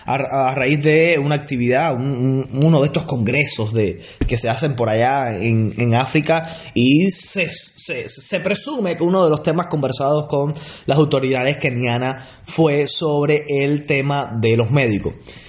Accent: Cuba; yo soy cubano

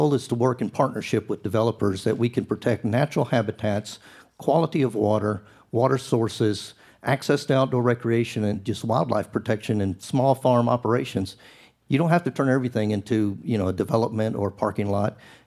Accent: Brazil; also born or lived in Mexico, Missouri, United States; I was born in Mexico, raised in Brazil, and married a Mexican who's born and raised in Arkansas.

